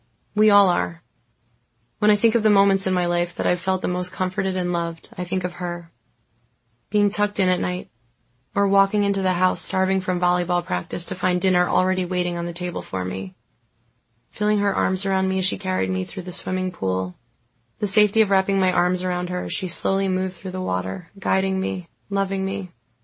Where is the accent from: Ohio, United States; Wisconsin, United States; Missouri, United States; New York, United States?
New York, United States; Long Island; also born or lived in Manhattan, New York; I was born in Manhattan, and after spending the first several years of my life here, I had to admire it from the far reaches of suburban Long Island for the rest of my childhood and teen years.